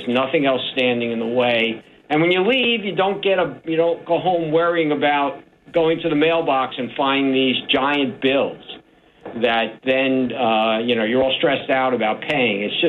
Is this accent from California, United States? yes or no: no; Bayonne, New Jersey, United States; I came from Bayonne, New Jersey. I was a city kid. I came to Browns Mills, New Jersey.